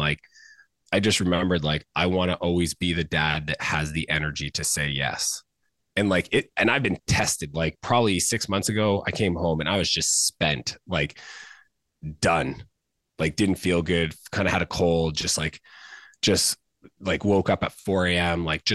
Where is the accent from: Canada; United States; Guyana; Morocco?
Canada; I grew up in Canada.